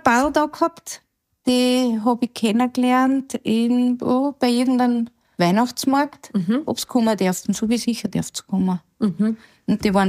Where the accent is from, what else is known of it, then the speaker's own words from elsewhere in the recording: Upper Austria, Austria; Bei uns in Oberösterreich ist nicht der Steinpilz, sondern eher der Parasol.